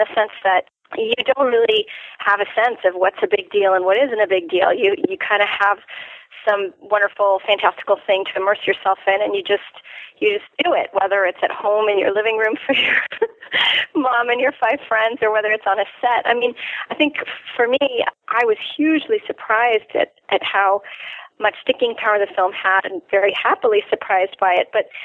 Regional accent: Tehran, Tehran Province, Iran; Yes, I was born in Tehran, Iran. My parents were working there as archaeologists. So my father is Scottish and my mother's Israeli, and they were both doing a lot of digging in Iran on dig sites. So I grew up in the British Institute in Tehran

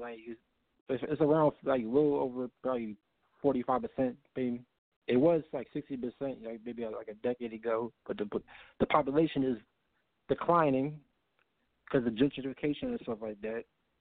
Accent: Philadelphia, Pennsylvania, United States; born there; It's dominating my neighborhood that I was born in. I was born in West Philadelphia. I just recently moved there from two years ago.

